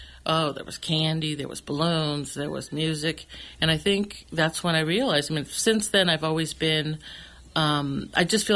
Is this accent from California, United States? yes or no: yes; Redwood City, California, United States; My tias were all cannery workers where I grew up in Redwood City.